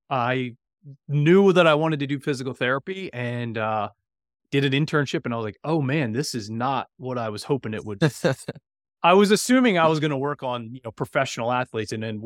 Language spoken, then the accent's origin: English; Delaware, United States; That's right. Very boring. I've never left. Grew up here. And most people, when they say hear I'm from Delaware, they always say, oh, I drove through there once.